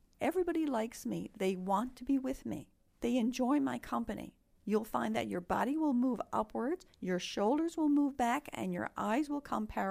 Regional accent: Newfoundland and Labrador, Canada; I grew up in Newfoundland.

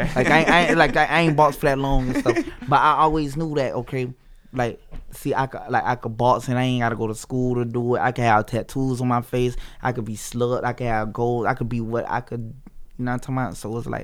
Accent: Broward County, Florida, United States; Broward County.

